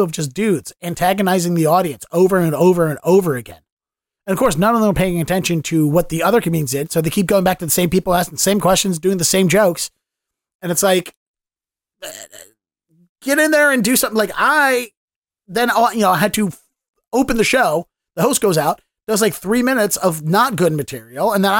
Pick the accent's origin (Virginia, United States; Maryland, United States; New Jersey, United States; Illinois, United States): Maryland, United States; Baltimore; accent: Baltimore; you can hear my Balmer accent coming back in when I'm like, Ocean City, going down the ocean.